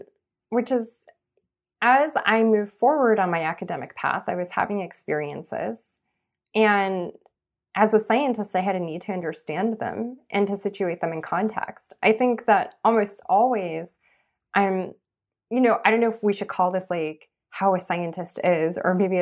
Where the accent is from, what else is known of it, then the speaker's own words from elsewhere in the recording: Los Angeles, California, United States; because I grew up in East Los Angeles and I grew up in like a primarily like Chicano and also like Centro Americano like community.